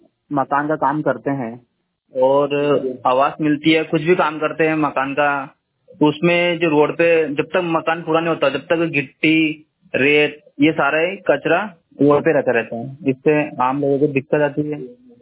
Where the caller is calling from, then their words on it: Machalpur, Madhya Pradesh, India; माचलपुर जिला राजगढ़ तहसील जीरापुर से, जो कि गांव माचलपुर नगर माचलपुर लगता है।